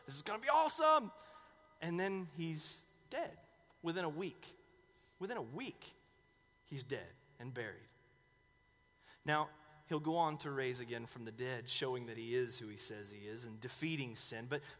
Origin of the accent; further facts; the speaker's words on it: North Carolina, United States; Now, I came from North Carolina, this college basketball country.